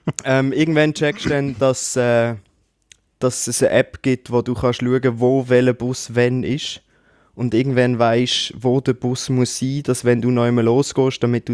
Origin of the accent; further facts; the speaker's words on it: Switzerland; Und ja, dass wir so Probleme in der Schweiz ja nicht haben und wie toll es bei uns in der Schweiz ist.